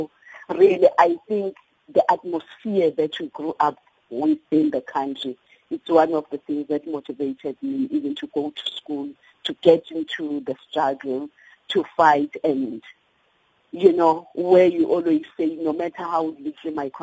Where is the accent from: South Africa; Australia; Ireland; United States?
South Africa; as I grew up in South Africa, that we grew under